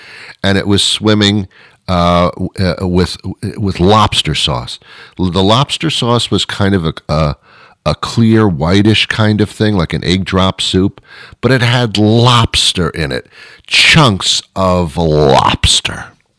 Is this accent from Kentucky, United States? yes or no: no; Teaneck, New Jersey, United States; I grew up in New Jersey, and I remember when I was a little kid, well, like 5, 6, 7, 8 years old, my parents, we weren't like extremely well off at all.